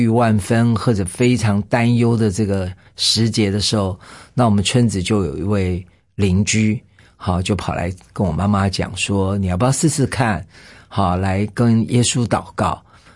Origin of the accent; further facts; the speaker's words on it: Gangshan, Kaohsiung, Taiwan; 我是来自冈山。